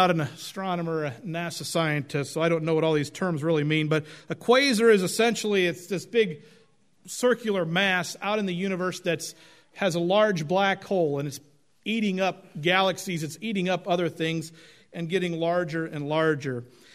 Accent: Oregon, United States; As a boy growing up in Oregon, we would lose electricity at times. We lived a little bit up in out of town

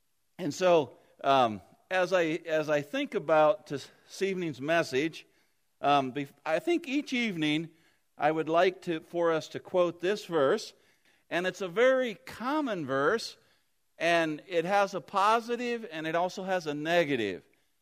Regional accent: St. Joe, Indiana, United States; Yes, we're from St. Joe, Indiana, which is a little bit east, southeast of Auburn. So Auburn is the town that we're closer to.

